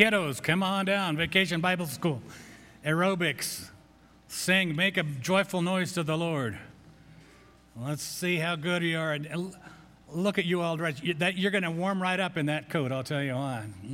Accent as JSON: {"language": "English", "town": "Grand Junction", "region": "Colorado", "country": "United States", "tie": "born or raised there", "said": "You know, I grew up in Grand Junction more than anywhere else, but I have traveled around"}